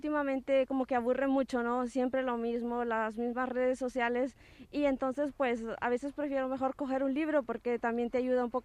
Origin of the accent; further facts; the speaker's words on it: Honduras; Bueno, yo soy originaria de Honduras.